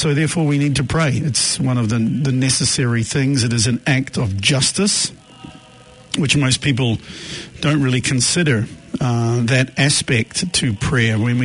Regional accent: New Zealand; as we're coming from New Zealand, we're going to pray some of the rosary in English, some of it in Latin

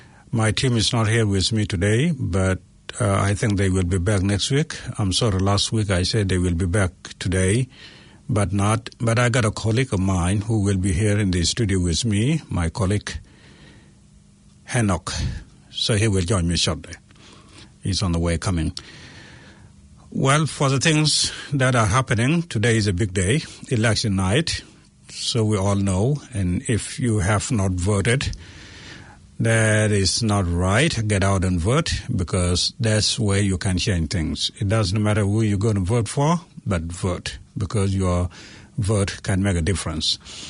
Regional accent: South Sudan; I come from South Sudan, where I have never voted for the rest of my life. I'm 40 plus years old who have never voted in my country of origin.

